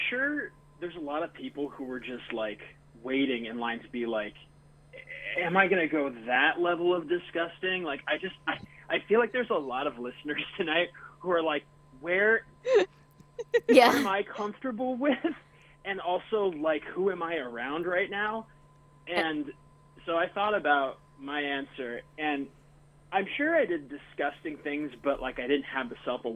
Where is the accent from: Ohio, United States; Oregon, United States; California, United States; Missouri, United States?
California, United States; It's like a chain that's like, I'm from California.